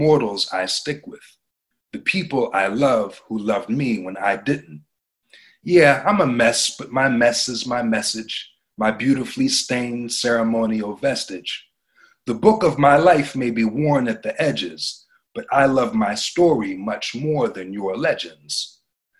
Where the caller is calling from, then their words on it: Philadelphia, Pennsylvania, United States; I'm coming from Philadelphia, Pennsylvania, which is in America.